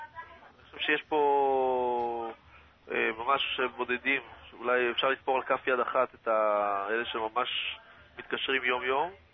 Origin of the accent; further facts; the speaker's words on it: North, Israel; אני מהצפון.